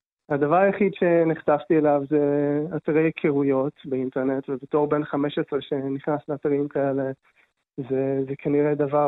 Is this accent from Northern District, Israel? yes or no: no; Herut, Central District, Israel; מושב חירות, באזור השרון